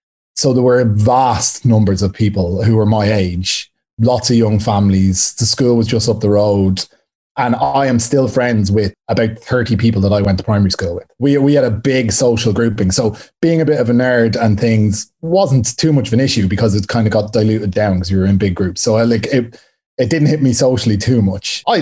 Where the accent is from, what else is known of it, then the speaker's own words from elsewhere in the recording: Ireland; But I grew up in Ireland in a really nice home with, you know, we were moderately well off and we never wanted anything.